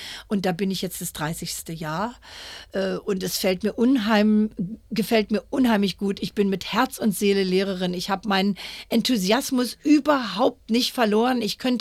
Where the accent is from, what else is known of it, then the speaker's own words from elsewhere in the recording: Berlin, Germany; now in Australia; Wir hatten ja als Berliner die Berliner Mauer. Das war natürlich auch noch so ein Grund, warum wir ausgewandert waren.